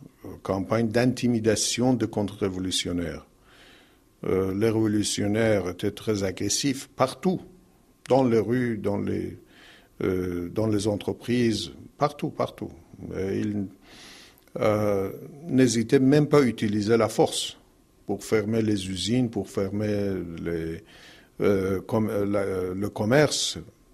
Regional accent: Shahsavar, Mazandaran, Iran; French is a second language; moved away; Du nord, au bord de la Caspienne. Une ville, bah, à l'époque c'était une petite ville, maintenant c'est une ville moyenne qui s'appelle Shahsavar.

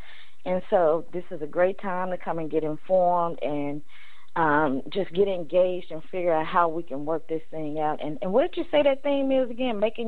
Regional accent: Memphis, Tennessee, United States; I was so surprised to see that my hometown, Memphis, was demonstrating after some of the violence that took place last week. Go Memphis.

